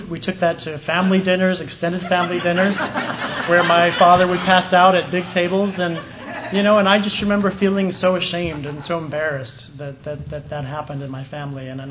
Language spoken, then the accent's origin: English; Hawaii, United States; I grew up in Hawaii. I wanted to be like the popular people. I want to learn how to surf.